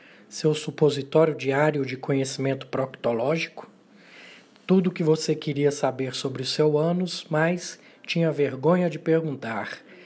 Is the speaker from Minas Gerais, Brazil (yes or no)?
yes; Uberlândia, Minas Gerais, Brazil; sou natural de Uberlândia